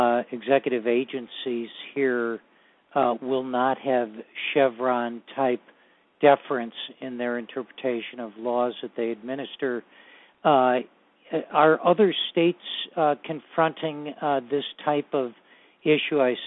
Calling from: U.S. Virgin Islands; Yes, good day. I'm calling from the Virgin Islands.

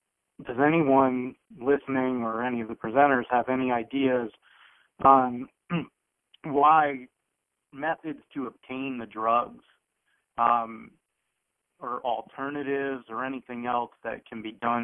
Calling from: Arizona, United States; I'm calling from Arizona, Maricopa County Attorney's Office.

